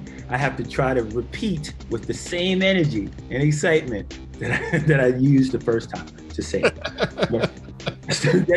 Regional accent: New York City, New York, United States; I'm originally from Harlem, New York. I was actually born in Harlem Hospital.

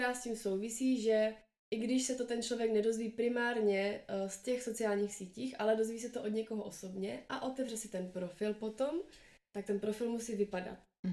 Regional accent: Opava, Moravian-Silesian Region, Czechia; Já jsem třeba oslovila tím, že jsem z Opavy

